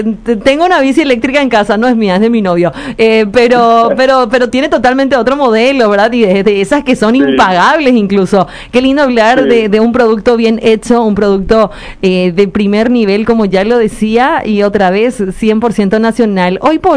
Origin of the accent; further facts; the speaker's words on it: Paraguay; qué orgullo para nosotros como paraguayos